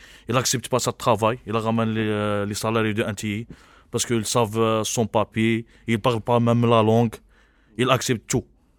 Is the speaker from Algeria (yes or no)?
yes; Algeria; Même moi, je suis algérien.